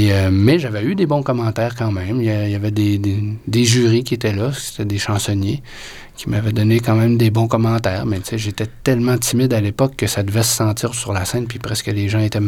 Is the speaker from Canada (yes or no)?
yes; Quebec City, Quebec, Canada; moi, je suis originaire de Québec. Donc, plus précisément de Sillery. Donc, on est d'une souche familiale.